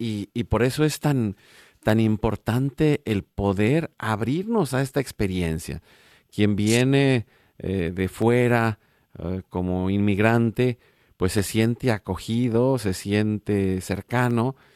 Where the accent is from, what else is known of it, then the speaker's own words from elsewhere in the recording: Coatzacoalcos, Veracruz, Mexico; also born or lived in Mexico City / Guadalajara / Yucatán; yo nací en la Ciudad de México, le platicaba, pero pues viví en el puerto de Veracruz, ahí vivió mi familia, en Coatzacoalcos, luego en Guadalajara, me casé y me fui a Yucatán